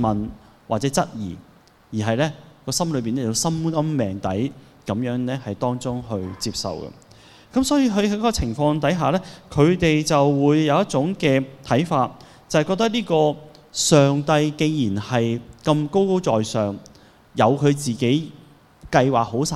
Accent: Hong Kong; 譬如我們香港人來說，我們有些人可能是傳統的中國人的思想，以往家人都是拜開神的

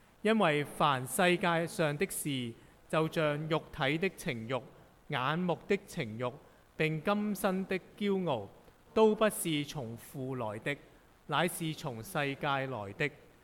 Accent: Hong Kong; 例如我哋香港人都好緊張我哋嘅子女成長，係咪？

